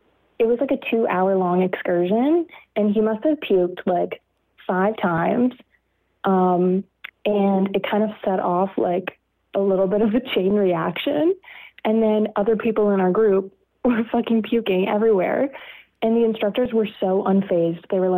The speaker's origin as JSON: {"language": "English", "country": "Canada", "said": "because I'm Canadian"}